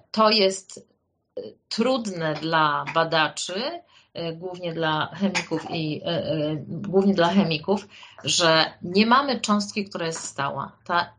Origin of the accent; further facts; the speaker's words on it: Kraków, Lesser Poland, Poland; na przykład ja jestem z Krakowa, tego smogu tutaj jest więcej aniżeli u Państwa w Łodzi